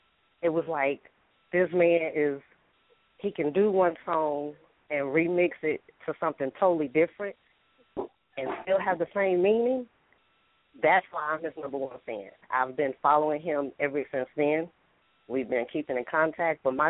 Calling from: United States; I'm from the Gallatin County area.

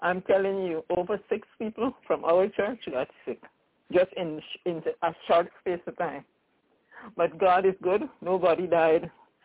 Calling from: Albany, New York, United States; Oh, this is … from Albany, New York. Yes, Albany, New York. I'm calling from Albany, New York.

